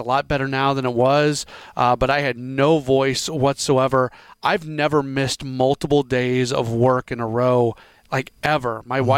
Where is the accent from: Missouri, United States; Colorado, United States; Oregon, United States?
Missouri, United States; I'll drop the Missouri cliche here. I'm from the Show Me State, right?